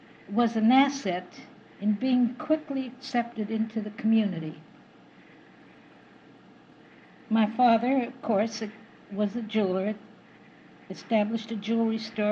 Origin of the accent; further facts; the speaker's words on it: Ebbw Vale, Wales, United Kingdom; born there; also born or lived in London; I was born in Wales in a small industrial city known as Ebbwale.